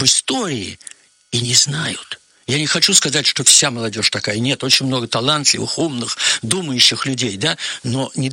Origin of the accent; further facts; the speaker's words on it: Tver, Tver Oblast, Russia; Мы в моем родном городе Твери, у нас есть Дом поэзии